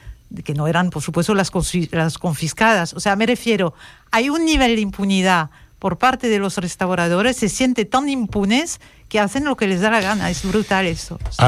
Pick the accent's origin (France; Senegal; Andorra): France; Catalan is a second language; català ho sento, soc francesa i el català em surt bastant malament